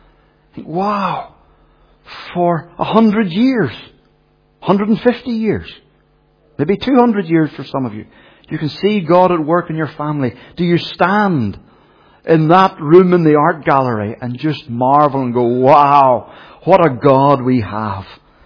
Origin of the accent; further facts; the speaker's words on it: Belfast, Northern Ireland, United Kingdom; born there; and I was born in Belfast